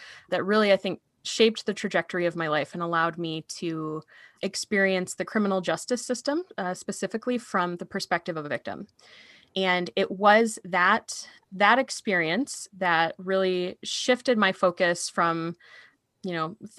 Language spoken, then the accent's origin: English; Michigan, United States; I grew up in Michigan and, you know, I don't know, was the firstborn of my family.